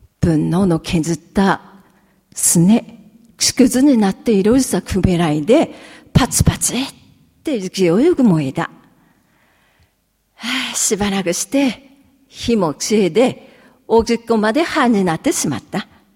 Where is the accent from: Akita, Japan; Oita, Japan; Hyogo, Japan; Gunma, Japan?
Akita, Japan; 秋田生まれの秋田育ち、秋田で死んでいきます。